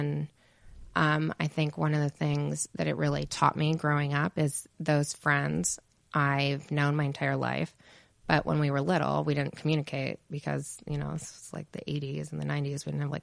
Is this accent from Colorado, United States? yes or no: no; Laguna Beach, California, United States; also born or lived in Catalina Island; I grew up on Catalina Island. Okay. Until I was 8 years old. And then from 8 to 18, I was in Laguna Beach.